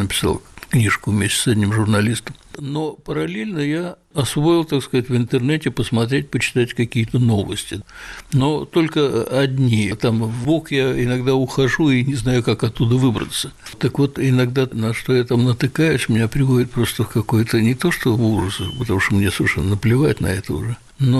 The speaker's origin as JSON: {"language": "Russian", "region": "Moscow", "country": "Russia", "tie": "born or raised there", "said": "Я родился в Москве, жил в Москве и учился в Москве, и работал в Москве, хотя очень много ездил. Я был истинный, так сказать, житель большого города и москвич"}